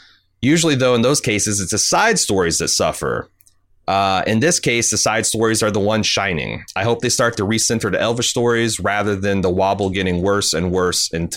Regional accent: North Island, New Zealand; I grew up in New Zealand, spent my young years in the rural North Island, and went to university on the South Island, where I studied ecology and earth science and explored damn near the whole country. As a traveled Kiwi

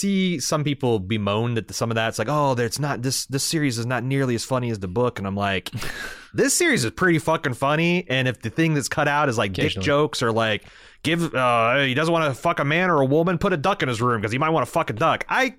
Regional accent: Midwest, United States; that is like very obvious to me as a Midwesterner that we're not in this part.

